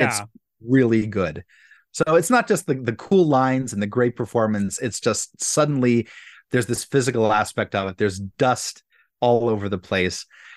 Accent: Philadelphia, Pennsylvania, United States; If I had a nickel for every time one of my family members died when I was growing up in Philadelphia

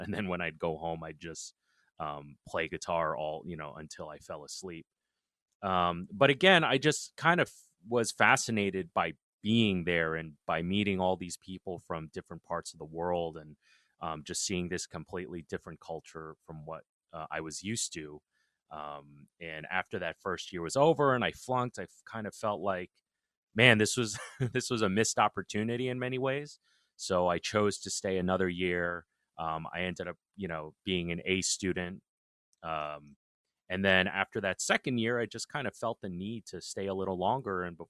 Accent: New York City, New York, United States; I'm born and raised in New York City. I'm just a lifelong New Yorker. My father immigrated from Taiwan. My mother immigrated from Korea.

